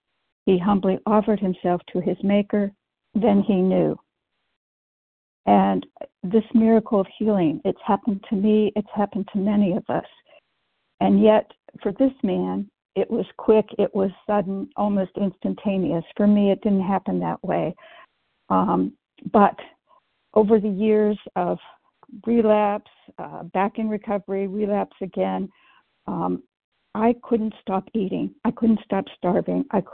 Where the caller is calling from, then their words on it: Pittsburgh, Pennsylvania, United States; Pittsburgh.